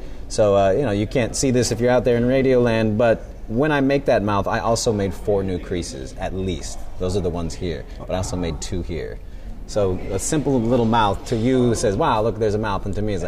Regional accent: Simi Valley, California, United States; Let's start from my first big library in my hometown of Simi, California.

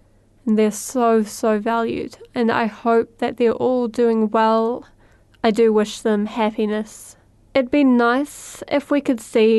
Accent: Christchurch, Canterbury, New Zealand; It's interesting how the attacks have changed Christchurch. This is my hometown

